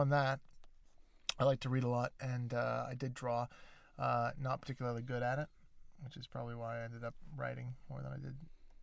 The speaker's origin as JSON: {"language": "English", "town": "Ottawa", "region": "Ontario", "country": "Canada", "tie": "born or raised there", "said": "It's Canada. We've just been over that. I was Ottawa, the nation's capital."}